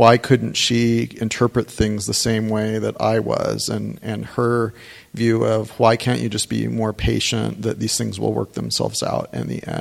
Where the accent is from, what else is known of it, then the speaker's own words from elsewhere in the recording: Phoenix, Arizona, United States; So my parents joined the church when I was three, and I grew up in the Phoenix area of Arizona.